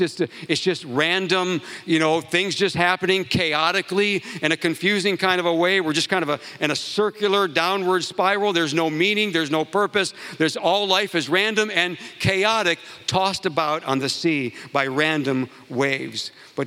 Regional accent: United States; So I'm an American, I'm from the United States.

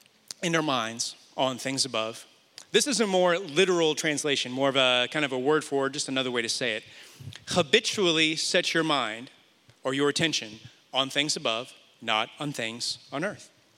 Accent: Indiana, United States; now in Atlanta, United States; When I was growing up, I grew up in Indiana. We live in Atlanta now. And I grew up in Indiana, far from the city, so my mom always had a garden.

